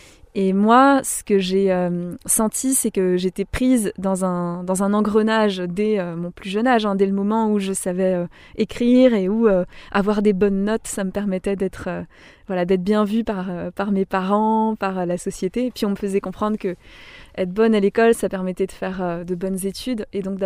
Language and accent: French; Grand Est, France; marcher de la maison où j'ai grandi en fait en Alsace, sans trop savoir où ça me mènera